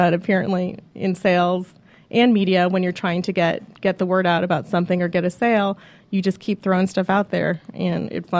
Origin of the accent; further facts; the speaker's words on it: Chicago, Illinois, United States; I've got a crazy Italian family. I'm from Chicago.